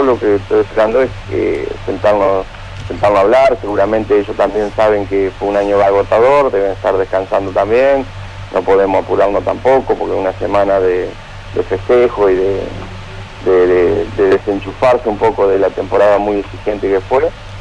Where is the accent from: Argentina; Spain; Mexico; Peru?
Argentina; Paraná, Entre Ríos; soy de acá, de Paraná.